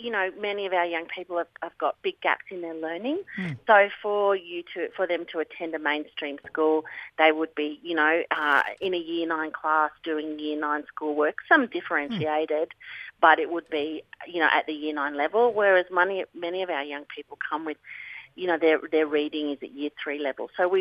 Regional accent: Australian Capital Territory, Australia; born there; So I was born on Ngunnawal country, but I'm one of those people that don't actually know.

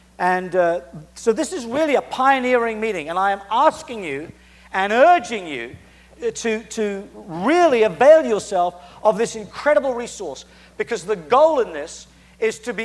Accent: United Kingdom; I'm a Brit. I lived in Britain at the time when Uganda was raped and became an extension suburb of hell.

